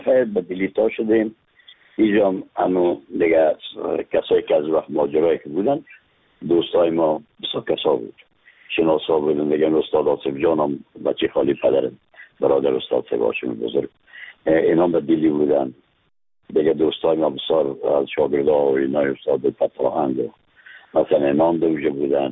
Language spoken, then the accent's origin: Persian; Afghanistan; از افغانستان هستیم